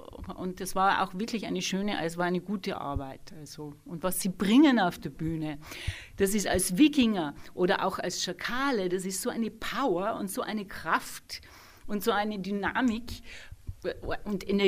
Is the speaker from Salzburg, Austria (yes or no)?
no; Tyrol, Austria; now in Vienna, Austria; weil ich bin ja Tirolerin eigentlich, auch wenn ich dann doch früh weggegangen bin nach Wien.